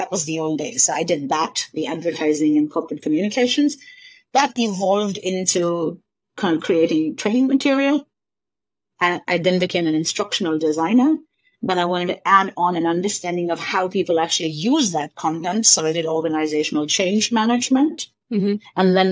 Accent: India; moved away as an adult; also born or lived in United States; So I grew up in India, and with work, I moved to the U.S.

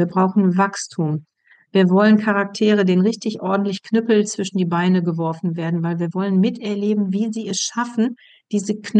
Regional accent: North Rhine-Westphalia, Germany; ich komme aus dem Ruhrpott und die meisten reden da und sagen, ne, das ist doch super, ne?

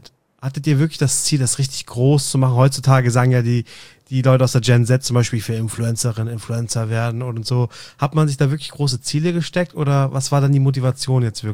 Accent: Northern Germany, Germany; Ich komme aus dem Norden

